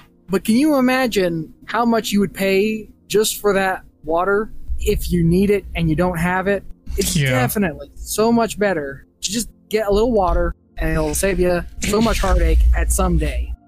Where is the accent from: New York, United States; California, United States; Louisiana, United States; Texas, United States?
Texas, United States; I'm from Texas, and it's hot there.